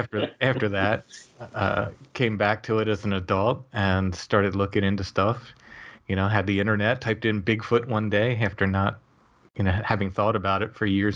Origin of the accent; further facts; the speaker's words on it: Maryland, United States; moved away as an adult; now in York County, United States; I grew up in Northern Maryland. But I had moved.